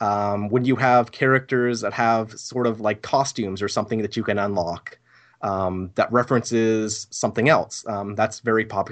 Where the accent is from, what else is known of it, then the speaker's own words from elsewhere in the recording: Canada; and I'm Canadian. Hooray, Canada!